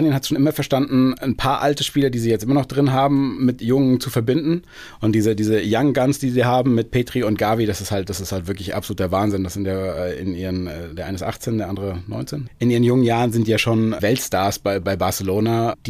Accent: Frankfurt, Hesse, Germany; born there; Da mache ich jetzt als gebürtiger Frankfurter meine ganzen Kumpels glücklich.

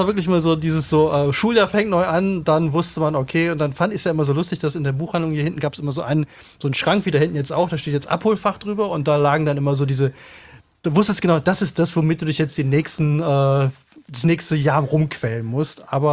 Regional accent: Overath, North Rhine-Westphalia, Germany; Overath ist im Bergischen Land in der Nähe von Köln, das ist meine alte Heimat.

